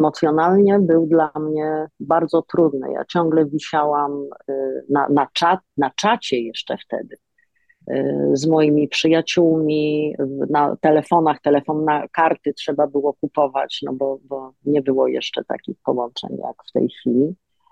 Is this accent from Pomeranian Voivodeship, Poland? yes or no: yes; Gdańsk, Pomeranian Voivodeship, Poland; also born or lived in Olsztyn; głównie do Gdańska zresztą, bo stamtąd jestem, aczkolwiek Olsztyn mam w sercu. Ja się urodziłam w Olsztynie.